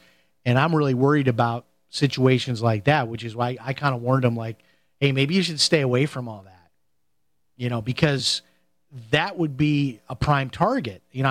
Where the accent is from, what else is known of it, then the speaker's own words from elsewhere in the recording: Chicago, Illinois, United States; like where I grew up in Chicago, they have a big thing called the Taste of Chicago